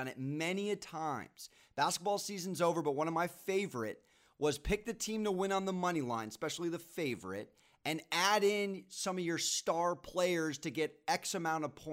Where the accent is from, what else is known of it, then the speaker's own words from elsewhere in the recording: San Diego, California, United States; But I'm from San Diego, born and raised.